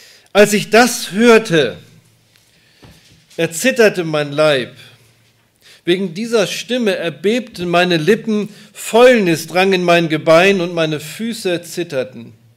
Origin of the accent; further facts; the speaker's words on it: Rotenburg an der Wümme, Lower Saxony, Germany; Wir kommen aus Rothenburg an der Wümme.